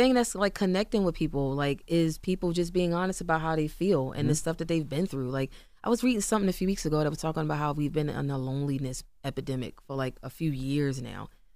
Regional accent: Randallstown, Maryland, United States; Like, I'm from Baltimore. Like, mm-hmm. I'm from Randallstown. Like, mm-hmm. I'm from over by Morgan State. Like, that's where yeah. I grew up. That's where I lived.

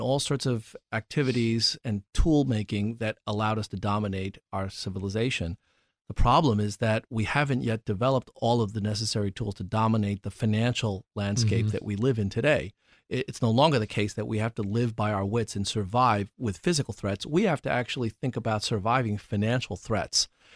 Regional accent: New York City, New York, United States; You know, I grew up in New York City and benefited from the New York City's public school system, the best education that money didn't have to buy.

